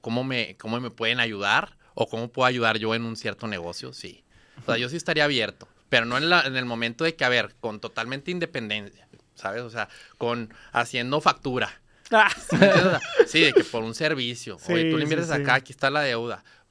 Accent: Saltillo, Coahuila, Mexico; Yo soy de Saltillo, entonces pues, a veces me toca acá un señor que me pregunta

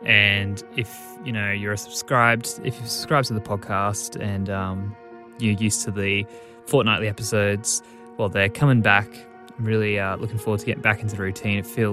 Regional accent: Australia; as an Australian

